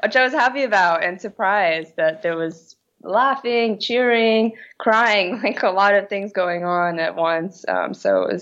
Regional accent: Brazil; now in New York, United States; especially growing up in Brazil

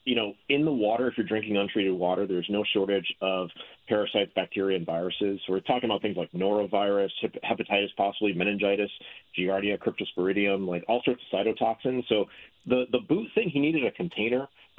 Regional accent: Bristol, Connecticut, United States; Like, I grew up in Connecticut, and I used to hike to the top of South Mountain all the time in Bristol

